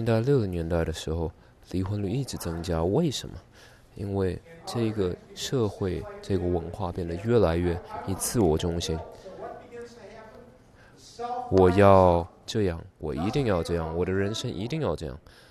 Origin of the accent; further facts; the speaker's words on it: Chicago, Illinois, United States; 知道我在芝加哥长大的，芝加哥是一个非常腐败的地方。